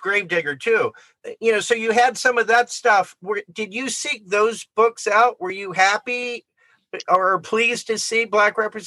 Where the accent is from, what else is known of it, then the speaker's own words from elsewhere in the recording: Southern United States, United States; That run, for me, changed probably growing up as a Southerner.